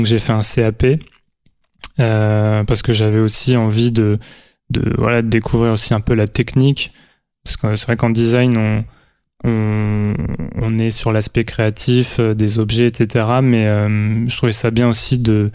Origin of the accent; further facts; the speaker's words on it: Metz, Grand Est, France; born there; Je suis né à Metz, donc en Lorraine. En décembre 1990, un dimanche à 10h17